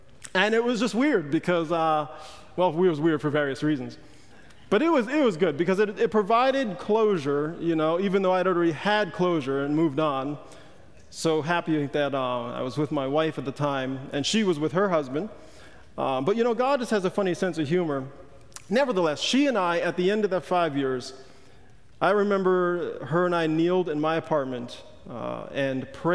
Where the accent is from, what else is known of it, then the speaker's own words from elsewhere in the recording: New York, United States; we also had gone to the same clubs growing up in New York before we were Christians.